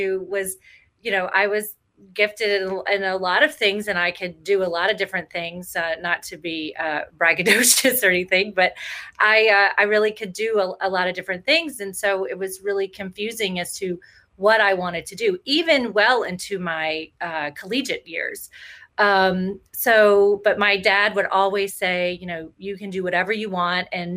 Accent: Louisiana, United States; So I grew up in South Louisiana, and I am the oldest of three kids.

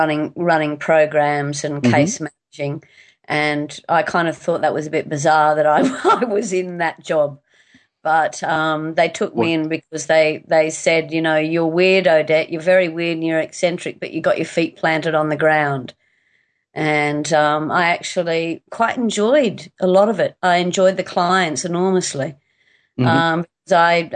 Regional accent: Indonesia; also born or lived in Los Angeles, United States / Scotland / England; Yes, I grew up in Indonesia, and I lived in America, in Los Angeles. I lived in Scotland, England.

